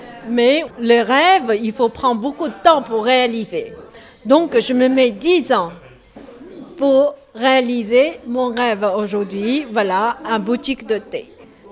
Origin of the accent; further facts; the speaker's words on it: Zhejiang, China; French is a second language; also born or lived in Shanghai; je viens de Chine, voilà. Je suis née à Shanghai. J'ai grandi dans la province de Zhejiang